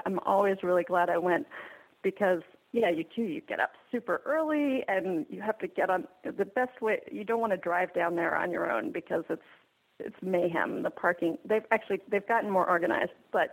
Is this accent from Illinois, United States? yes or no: no; Albuquerque, New Mexico, United States; But it's funny because I grew up in Albuquerque, and of course I hated it. It was totally boring, and I couldn't wait to leave.